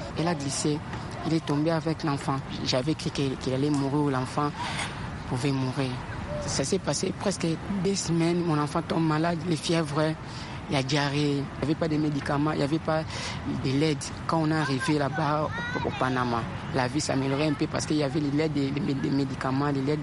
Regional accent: Kinshasa, DR Congo; moved away as an adult; Je suis avec ma femme et mon enfant de 9 mois. Moi, je viens de Kinshasa.

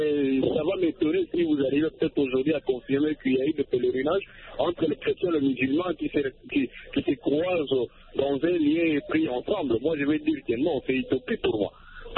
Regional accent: DR Congo; Chez nous, en RDC

